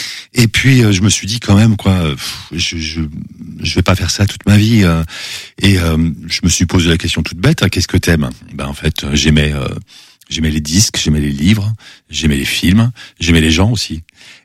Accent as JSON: {"language": "French", "town": "Annecy", "region": "Auvergne-Rhône-Alpes", "country": "France", "tie": "born there", "said": "Ah, moi je suis né en Haute-Savoie. Je suis né à Annecy."}